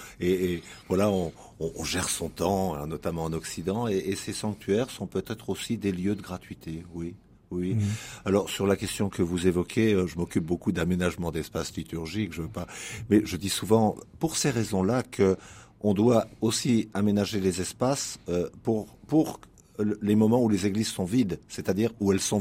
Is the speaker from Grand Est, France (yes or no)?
yes; Grand Est, France; je vais présider la messe dans mon village natal pour la réouverture d'une église qui a été fermée après de longues années, en Lorraine